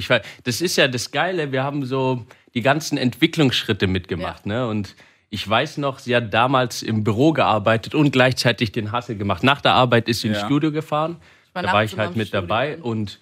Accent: Reutlingen, Baden-Württemberg, Germany; Ich komme ursprünglich aus Reutlingen, also auch Schworbeländle.

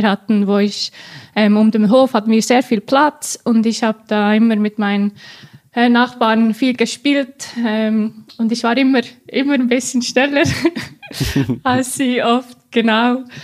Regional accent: Switzerland; accent: Swiss; Ich bin natürlich froh, wenn du meinen Schweizer Akzent mit was Gutem verbindest.

